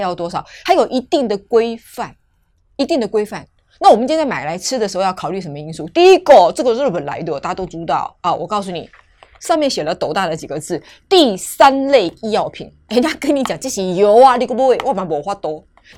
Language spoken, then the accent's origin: Chinese; Taiwan; 我们台湾人一天需要的剂量是 2.4 UG